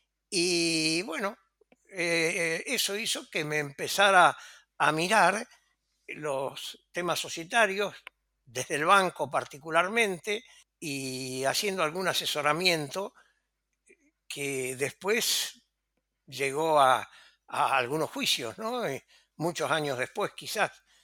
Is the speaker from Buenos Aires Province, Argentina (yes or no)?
no; Rosario, Santa Fe, Argentina; Vos sabés que yo soy un rosarino con 88 años de edad, que viajé por todo el país porque mi padre era bancario y recalamos en Córdoba